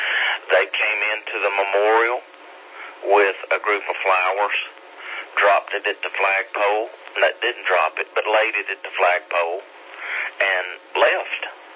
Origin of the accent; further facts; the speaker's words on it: United States; with the French people and me being an American